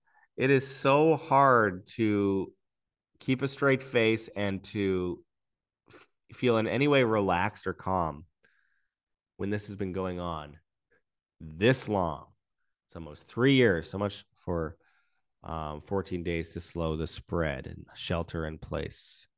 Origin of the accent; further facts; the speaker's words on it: Canada; And I say that as a Canadian.